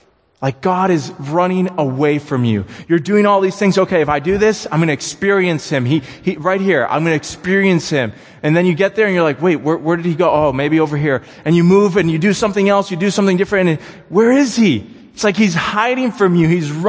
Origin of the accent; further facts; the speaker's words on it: Indiana, United States; I grew up in Indiana. I lived there for 2 years, and all there was a lot of cornfields and a few people.